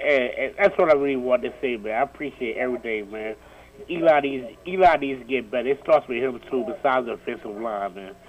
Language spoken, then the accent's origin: English; New York City, New York, United States; I'm from New York City, from Rockaway, Queens